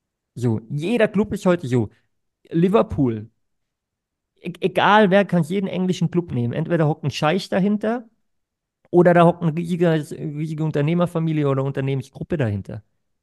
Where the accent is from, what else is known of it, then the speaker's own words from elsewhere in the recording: Baden-Württemberg, Germany; Ich komme auch aus Südbaden